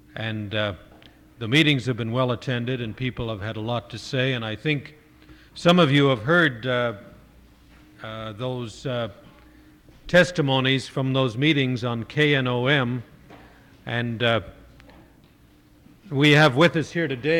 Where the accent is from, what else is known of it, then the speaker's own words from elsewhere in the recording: Canada; I come from Canada, and I was asked to come and to go around Alaska